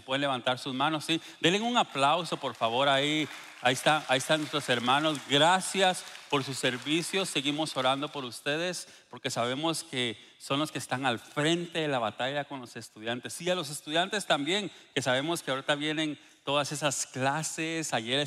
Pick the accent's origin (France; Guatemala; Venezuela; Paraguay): Guatemala; cuando yo era pequeño, nosotros vivíamos en Guatemala, yo soy de Guatemala, ¿sí? La gloriosa tierra de Guatemala, ¿sí?